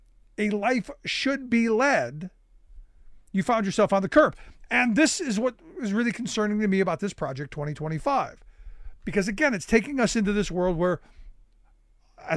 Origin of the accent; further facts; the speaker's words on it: Cleveland, Ohio, United States; You know, growing up in Cleveland, you heard stories about, because Akron wasn't far away.